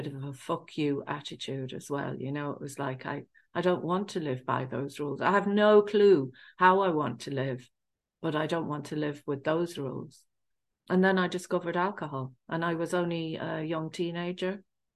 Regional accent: England, United Kingdom; I grew up in England of Irish family, and I grew up in a council estate

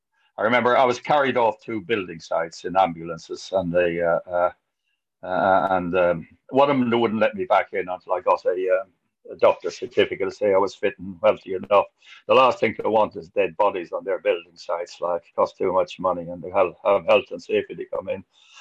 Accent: Ireland; I'm young and I'm Irish.

